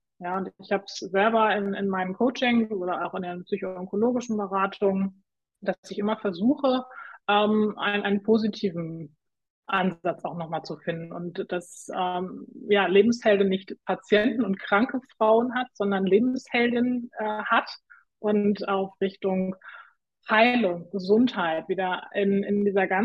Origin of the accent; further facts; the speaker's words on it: Hamburg, Germany; Und mein Herz höher schlagen lässt immer wieder meine Heimatstadt Hamburg, in die ich vor 4 Jahren zurückgekehrt bin, heimgekehrt bin.